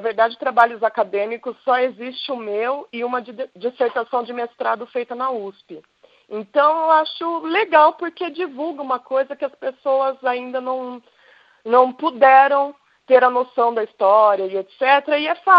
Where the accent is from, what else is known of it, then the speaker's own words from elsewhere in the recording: Campinas, São Paulo, Brazil; eu fazia faculdade na Unesp em Assis e eu sou de Campinas.